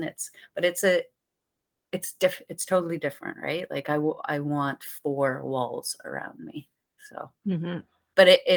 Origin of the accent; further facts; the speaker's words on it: Christchurch, Canterbury, New Zealand; So I grew up in Harewood. I went to Barsby School. We lived by the university. You know, I spent my whole life in this area.